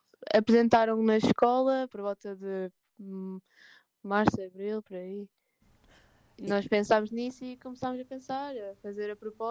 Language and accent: Portuguese; Aveiro, Portugal; Sou mesmo de Ilha, nasci em Aveiro.